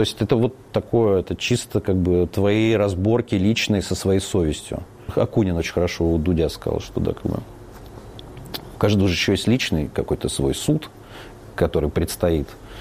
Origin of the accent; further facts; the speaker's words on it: Russia; now in Georgia; Мы реально не они. Мы другие русские.